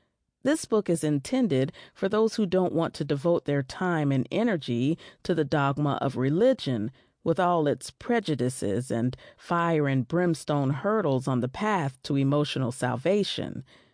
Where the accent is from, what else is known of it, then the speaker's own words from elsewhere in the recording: New Orleans, Louisiana, United States; Growing up in New Orleans, I came to understand hoodoo as a gumbo of indigenous beliefs and practices stirred together in one engorged melting pot.